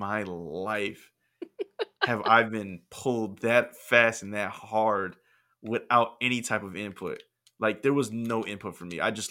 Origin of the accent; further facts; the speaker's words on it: United States; I'm not walking around puffing my chest out that I'm from America.